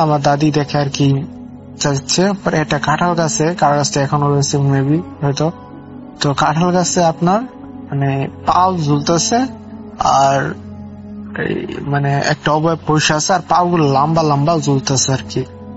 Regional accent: Chaban, Dhaka Division, Bangladesh; আমার গ্রামের নাম হলো চাবন, থানা শ্রীপুর, গাজীপুর, ঢাকা, বাংলাদেশ।

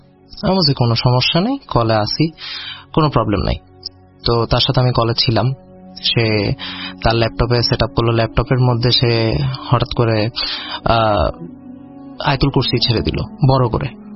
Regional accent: Chittagong, Chittagong Division, Bangladesh; যেহেতু আমি চট্টগ্রামেই বড় হয়েছি, সো চট্টগ্রামের গ্রাম অঞ্চলের অনেক কিছুই আমি ফেস করছি

